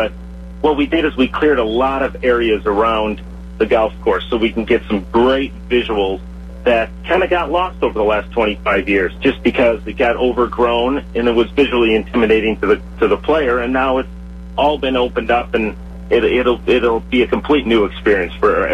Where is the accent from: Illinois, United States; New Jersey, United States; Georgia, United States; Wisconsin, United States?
Wisconsin, United States; I'm originally from Wisconsin, so I will be rooting for the Cheeseheads